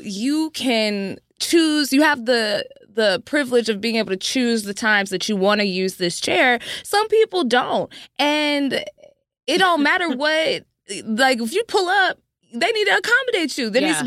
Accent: the South, United States; Like, we're insane. We're from the South.

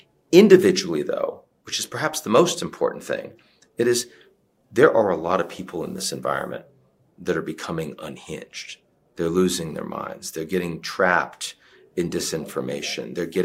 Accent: United States; Well, I mean, in part because I'm an American, and this election period is unprecedentedly challenging.

